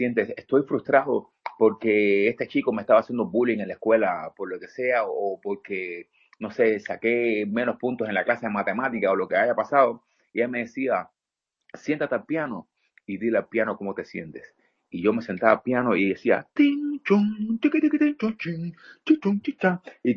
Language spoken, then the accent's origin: Spanish; Havana, Cuba; soy un pianista cubano y compositor. Crecí en un barrio humilde en La Habana que se llama El Cerro, pero es un barrio que era muy musical